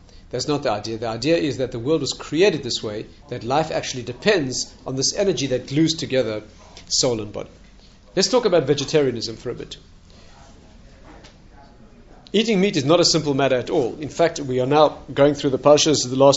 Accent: South Africa; If you have the privilege of being a South African and you've ever spent time in the wilds

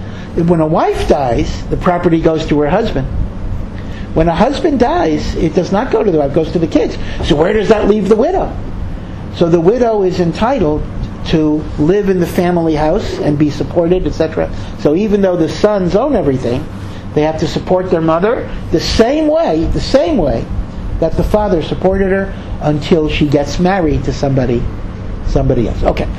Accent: Hartford, Connecticut, United States; I grew up in Hartford, Connecticut, if you know New England

